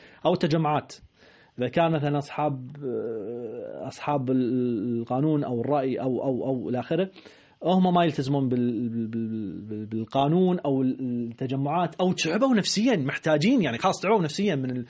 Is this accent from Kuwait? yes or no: yes; Kuwait; أنا يعني أنا كويتي، ولكن أقول يعني شعبي مستهتر